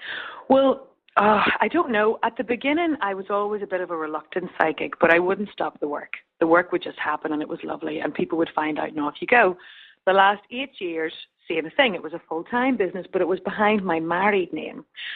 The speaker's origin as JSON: {"language": "English", "region": "Northern Ireland", "country": "United Kingdom", "said": "I was raised Catholic, but I'm from Northern Ireland, and it was a mixed marriage. So my mum's side was Protestant, my dad's was Catholic."}